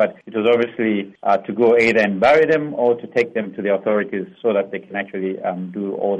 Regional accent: Dar es Salaam, Tanzania; I'm from Dar es Salaam, Tanzania.

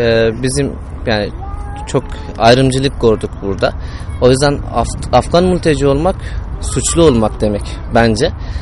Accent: Iran; Turkish is a second language; moved away as an adult; now in Turkey; 20 yaşındayken Türkiye'ye geldim. 30 yıl önce savaştan dolayı ailem İran'a kaçmışlar ve oradan doğup büyüdüm ben. Ne Afganistan'da, ne İran'da, ne de Türkiye'de kayıtlı değilim ben. Türkiye'de sadece Kars'ta kayıtlıyım.

